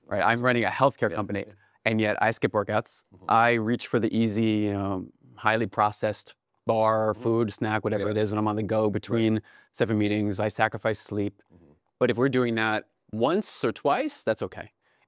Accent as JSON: {"language": "English", "town": "Westchester", "region": "New York", "country": "United States", "tie": "born or raised there", "said": "but growing up in Westchester, as we were talking before"}